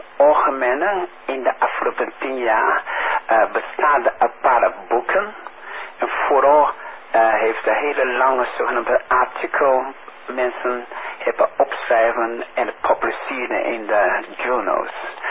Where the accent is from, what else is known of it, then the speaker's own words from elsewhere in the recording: Netherlands; Dus toen ik kreeg vragen, hey, waar kom je vandaan? En toen ik zeg, ik kom van Nederland.